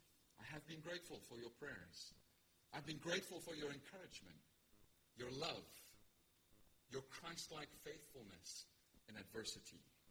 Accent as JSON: {"language": "English", "town": "Pietermaritzburg", "region": "KwaZulu-Natal", "country": "South Africa", "tie": "born or raised there", "said": "was 12, we were living in Pietermaritzburg in South Africa, if you're wondering about my accent."}